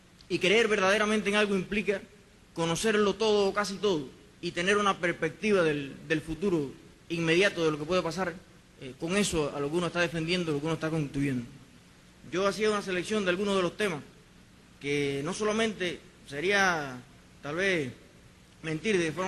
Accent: Puerto Padre, Las Tunas, Cuba; yo represento a un pueblo que es tal vez de los más atrasados de Cuba. Yo soy del campo de Puerto Padre de Las Tunas.

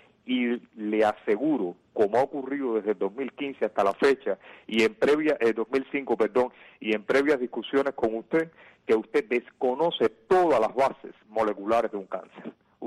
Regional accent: Cuba; Soy cubano, no puedo cambiarlo, es un estigma, como el estigma de ser un alemán o de ser un americano.

